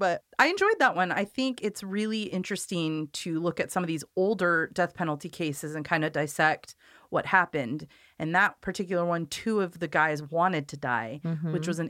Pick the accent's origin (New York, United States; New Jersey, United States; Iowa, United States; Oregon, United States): Oregon, United States; Corvallis; I grew up in Corvallis, so my family knows her.